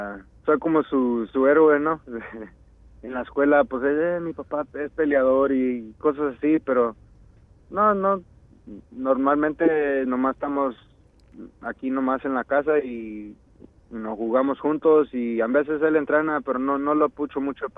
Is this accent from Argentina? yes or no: no; Mexico; now in California, United States; soy mexicano, mi papá es de Michoacán y mi mamá de Santa Fe, Sinaloa.